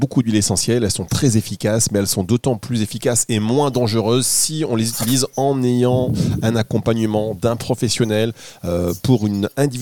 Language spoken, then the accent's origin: French; Hauts-de-France, France; accent: Nord; Mais c'est parce que je viens du Nord, hein, donc j'ai un accent du Nord et je le cache.